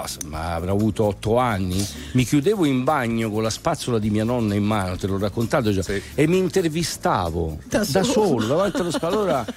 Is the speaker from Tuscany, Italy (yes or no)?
yes; Tuscany, Italy; io da toscano non lo conoscevo